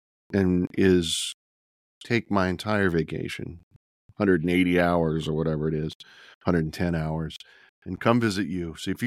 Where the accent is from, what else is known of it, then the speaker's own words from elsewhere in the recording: Louisiana, United States; It's set from in my home state of Louisiana